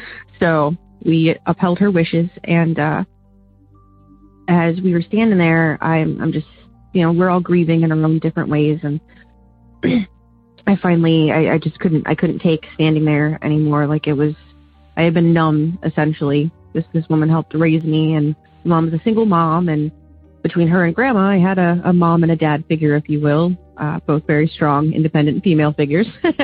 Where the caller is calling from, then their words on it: Oberlin, Ohio, United States; I'm calling from Oberlin, Ohio.